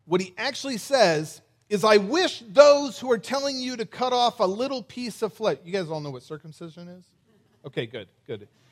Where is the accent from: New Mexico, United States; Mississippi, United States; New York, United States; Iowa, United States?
Iowa, United States; Davenport; moved away as an adult; also born or lived in Ukraine; now in Tennessee, United States; I'm originally from Davenport, Iowa, and we moved to Ukraine when I was 30 years old, 30-ish years old. And we lived in Ukraine for 11 years as church planters